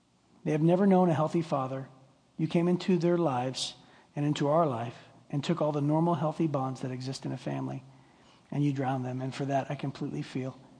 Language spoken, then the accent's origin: English; Youngstown, Ohio, United States; I grew up in Youngstown, Ohio, on the wrong side of the tracks, and that was the culture.